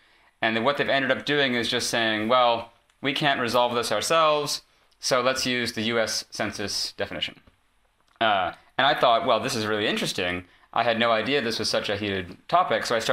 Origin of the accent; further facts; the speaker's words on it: Chicago, Illinois, United States; I grew up in Chicago, and so I think I'd always thought of the Midwest as the states that were right around me.